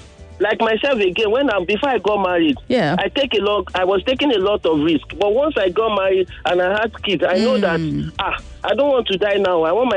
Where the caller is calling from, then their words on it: Ikorodu, Lagos, Nigeria; I'm calling from Ikorodu.